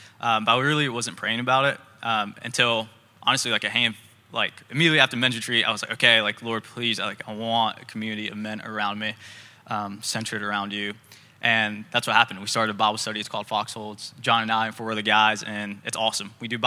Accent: Spartanburg, South Carolina, United States; I'm from Spartanburg, South Carolina. Went to Clemson, so go Tigers if there's any Tigers in the room. And so I grew up southeast, stuck around here.

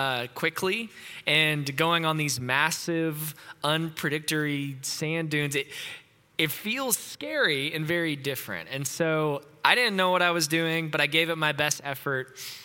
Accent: Tennessee, United States; I'm from East Tennessee. We went to the beach mostly in the summer, not to Colorado

